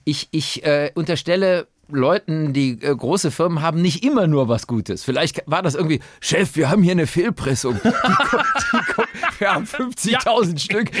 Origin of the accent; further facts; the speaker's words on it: Brühl, North Rhine-Westphalia, Germany; Ich habe als kleiner Junge in Brühl bei Köln gewohnt, das ist zwischen Köln und Bonn.